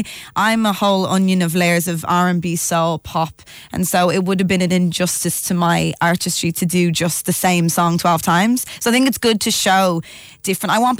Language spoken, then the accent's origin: English; Ireland; now in Los Angeles, United States; Living in LA, being an Irish girl, finding yourself, becoming a woman